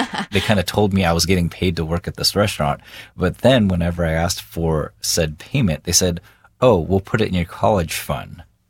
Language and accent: English; San Diego, California, United States; Well, I grew up in San Diego, California, and I think a lot of people are surprised because they assume San Diego is a very diverse place, but this is in the early 80s